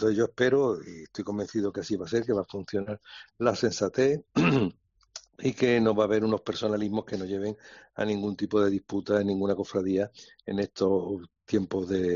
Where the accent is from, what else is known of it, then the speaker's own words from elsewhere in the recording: Málaga, Andalusia, Spain; nosotros también somos malagueños, somos ciudadanos y participamos de las calles de la Semana Santa.